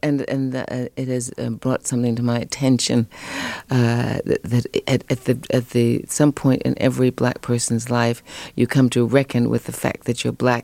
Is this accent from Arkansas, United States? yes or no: no; New York City, New York, United States; we lived in a very rich community and Harlem, I grew up in Harlem.